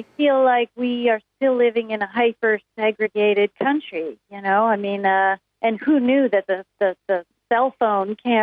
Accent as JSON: {"language": "English", "town": "Buffalo", "region": "New York", "country": "United States", "tie": "born or raised there", "said": "from my, you know, my own experience growing up in Buffalo and witnessing the white flight out to the suburbs my whole childhood, you know."}